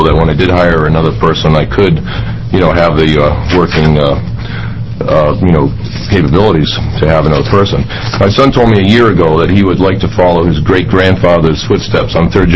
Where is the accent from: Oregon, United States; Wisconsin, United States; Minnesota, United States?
Oregon, United States; Toledo; I'm from Toledo, Oregon.